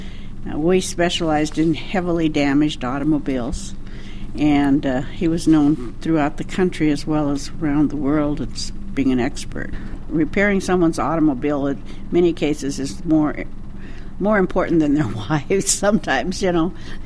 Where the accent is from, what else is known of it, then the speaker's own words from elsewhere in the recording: Seattle, Washington, United States; I was born in South Lake Union, and I went to Lowell Grade School, Edmund Meaney Junior High, and I graduated from Garfield High School, so it's my city.